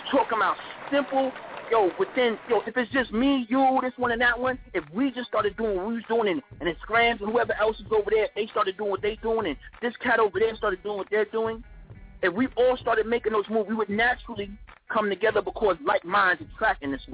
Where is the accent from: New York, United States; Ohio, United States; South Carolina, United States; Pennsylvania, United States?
New York, United States; Staten Island; now in Augusta, United States; Like, because I'm from Staten Island. So, So, that hit close to home. I live in Augusta, Georgia now, though.